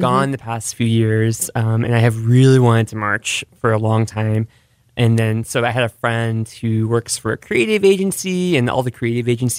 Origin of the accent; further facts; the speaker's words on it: Austin, Texas, United States; I mean, I'm from Austin, you know?